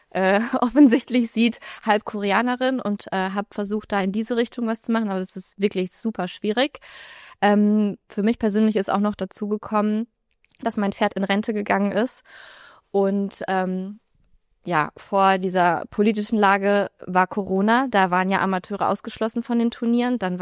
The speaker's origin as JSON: {"language": "German", "country": "Russia", "said": "reite ich auch für Russland, musste bei der FN eine Gastlizenz anmelden, quasi die Erlaubnis von meinem Heimatland und kann international und national für Russland starten."}